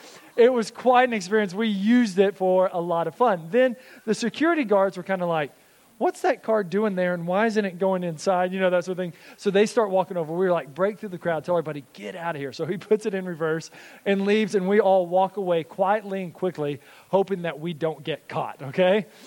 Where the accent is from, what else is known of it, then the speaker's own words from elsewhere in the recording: Texas, United States; I was born and raised in Texas, and so it was just ingrained in me to be a Dallas Cowboys fan.